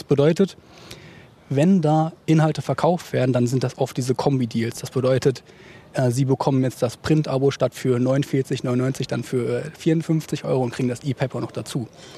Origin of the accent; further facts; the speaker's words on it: Iserlohn, North Rhine-Westphalia, Germany; born there; also born or lived in Essen / Dortmund / Frankfurt / Berlin; Ich bin in Iserlohn geboren. Ich habe in Essen studiert, in Dortmund, in Frankfurt gewohnt, in Berlin gewohnt, in Kiel gewohnt, in Flensburg gewohnt.